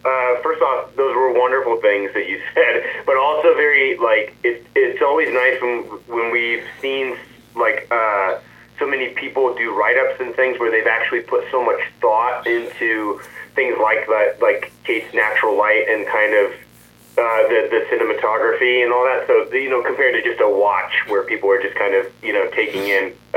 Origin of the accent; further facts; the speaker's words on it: California, United States; my hometown in Northern California, north of Sacramento.